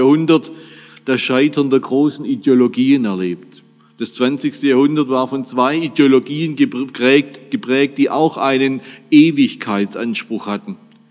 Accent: Stuttgart, Baden-Württemberg, Germany; Ich komme selbst aus Bad Cannstatt

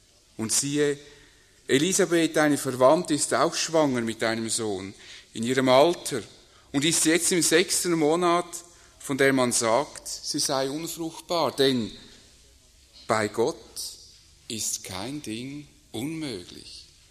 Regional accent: Zurich, Switzerland; nicht so, wie ich vom rechten Zürichseeufer komme, wo man immer denkt, ah, das ist schön, wie die wohnen, sondern da, wo ich aufgewachsen bin, im Limmatal, was eigentlich eher als das Ruhrgebiet der Schweiz gilt, nebst Basel im Industriegebiet. Also es war keine bevorzugte Gegend.

